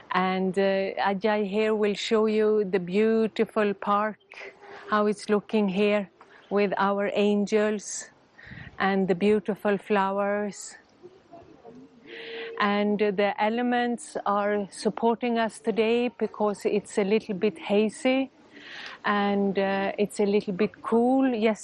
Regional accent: Copenhagen, Capital Region of Denmark, Denmark; I'm from Copenhagen, Denmark.

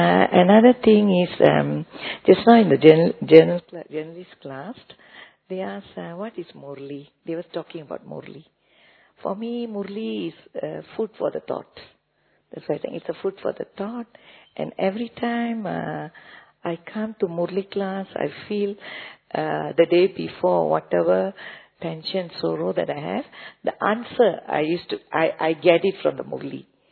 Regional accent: Malaysia; I'm from Malaysia.

